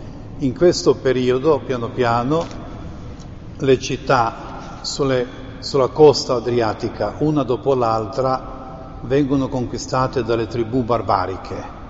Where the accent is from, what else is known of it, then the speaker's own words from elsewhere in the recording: Split, Split-Dalmatia County, Croatia; Io sono di Split, di Spalato.